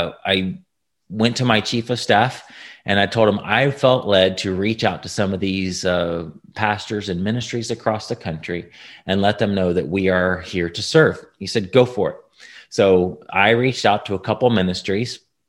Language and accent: English; Indiana, United States; now in Texas, United States; I lived in Indiana, born and raised in Indiana.